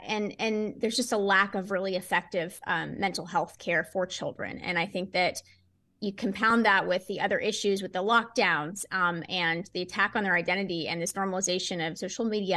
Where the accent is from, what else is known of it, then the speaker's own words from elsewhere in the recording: Nashville, Tennessee, United States; I'm sad, you know, to hear about these senseless shootings in my hometown.